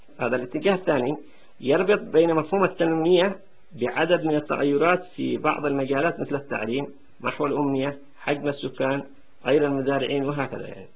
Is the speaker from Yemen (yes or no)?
yes; Yemen; كما هو موجود عندنا في اليمن